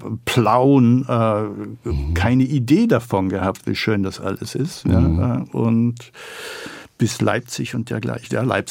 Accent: Salzburg, Austria; bin ich ein Flüchtlingskind und ich bin die ersten 13 Jahre in den Baracken aufgewachsen in Salzburg

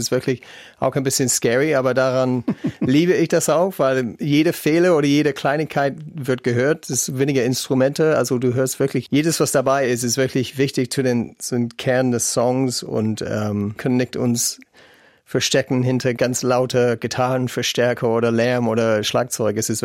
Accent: United Kingdom; Als Brite hatte ich

